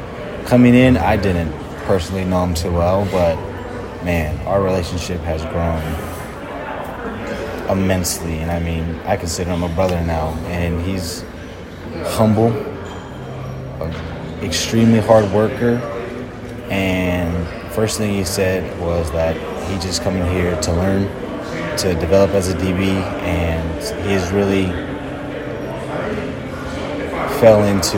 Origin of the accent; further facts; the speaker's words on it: California, United States; I mean, I'm from California where it's hot all the time, so being able to see rain all the time, for me personally, is amazing to me.